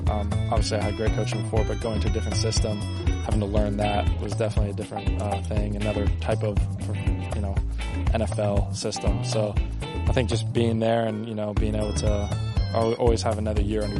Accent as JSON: {"language": "English", "region": "Florida", "country": "United States", "tie": "born or raised there", "said": "I grew up in South Florida, so definitely favorite player was Dan Marino."}